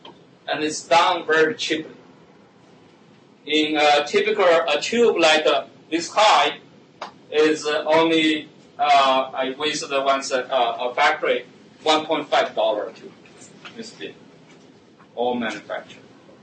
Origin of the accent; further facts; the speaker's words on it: China; moved away; And I came from China. When I grew up, there was no hot water, so I didn't seldom take a shower, no water in the winter.